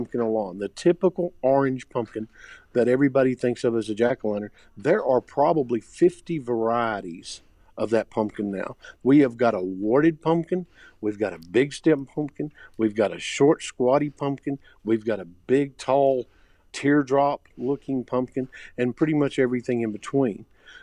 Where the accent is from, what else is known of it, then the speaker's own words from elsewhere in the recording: Texas, United States; We're from the South, and we call a lot of people pumpkin.